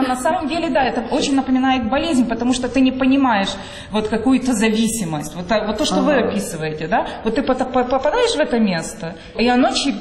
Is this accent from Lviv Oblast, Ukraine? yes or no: yes; Drohobych, Lviv Oblast, Ukraine; хотя я родилась во Львове, мои родители родились в Драгобыче. И я все свое детство провела здесь.